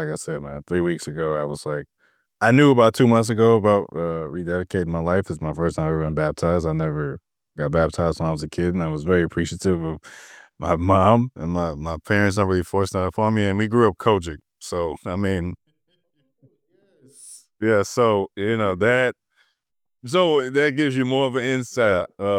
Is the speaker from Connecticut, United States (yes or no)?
no; St. Louis, Missouri, United States; I'm from St. Louis.